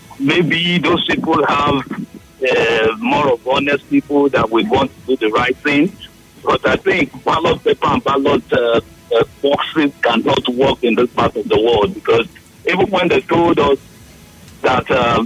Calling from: Port Harcourt, Rivers, Nigeria; I'm calling from Port Harcourt.

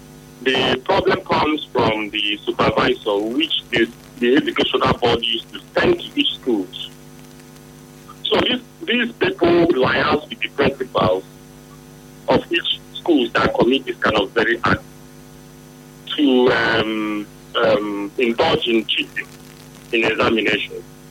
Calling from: Imo, Nigeria; Yes, I'm calling from Imo State.

